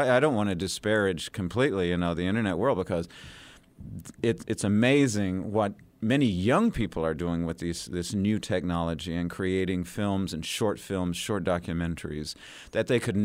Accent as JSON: {"language": "English", "region": "Tennessee", "country": "United States", "tie": "born or raised there", "also_born_or_lived": "San Francisco"}